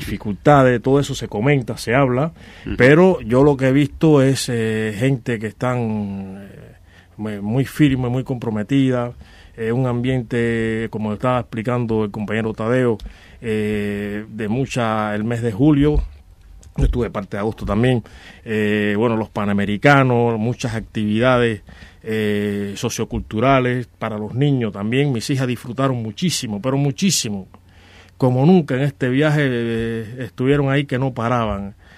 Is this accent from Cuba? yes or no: yes; Havana, Cuba; soy de Ciudad de La Habana, y ahí en la barriada me muevo entre 10 de octubre, la barriada de Lauton y el Cotorro